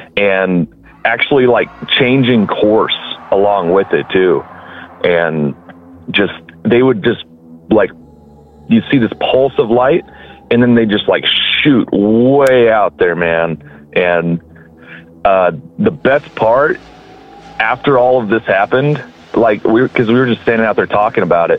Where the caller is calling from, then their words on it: Kansas, United States; I'm calling from Kansas. Good old Kansas.